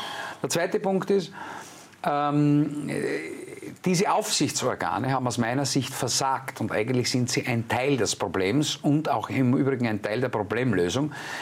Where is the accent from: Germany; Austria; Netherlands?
Austria; Bei uns in Österreich sitzen sie überall.